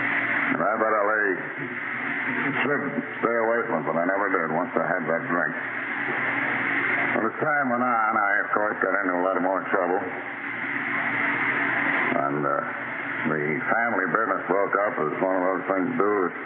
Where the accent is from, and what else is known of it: Albany, New York, United States; born or raised there